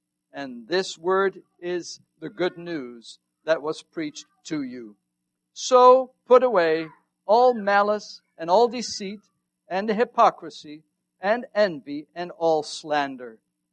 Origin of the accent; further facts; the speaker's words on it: Netherlands; And as I grew up in the Netherlands